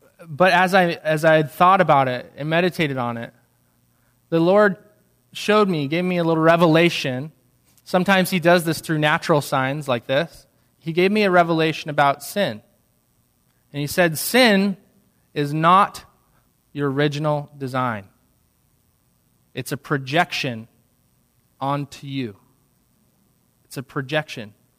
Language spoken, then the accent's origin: English; Kansas City, United States; So I'm sitting at this, I'm in my hometown, Kansas City, on a Christmas break.